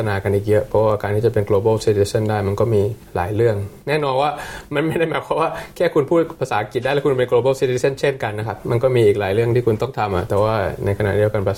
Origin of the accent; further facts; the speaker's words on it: Bangkok, Thailand; now in Melbourne, Australia; ถ้าเกิดคุณเป็นคนชนชั้นกลางมาจากกรุงเทพอย่างที่โชคดีหน่อยอย่างผมอะอยู่เมืองไทยสบายแต่ไม่สะดวกอยู่เมืองนอกอย่างเมลเบิร์นอาจจะสะดวกแต่ไม่สบาย